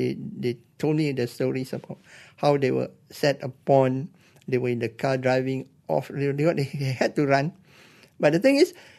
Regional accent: Kampung Baru, Kuala Lumpur, Malaysia; I was 14 years old. I was born and bred in Kampung Bahru. That's where it started.

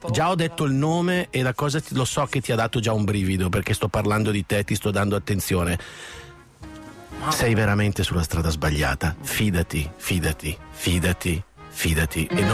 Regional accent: Brescia, Lombardy, Italy; A Brescia a un certo punto, vabbè, ma noi a Brescia è famosa per quella roba lì.

